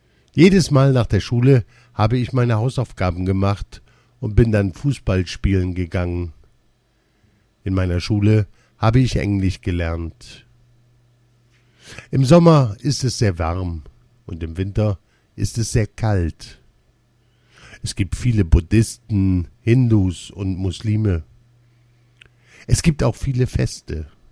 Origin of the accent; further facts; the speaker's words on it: Myanmar; Ich komme aus Birma. Das liegt in Asien.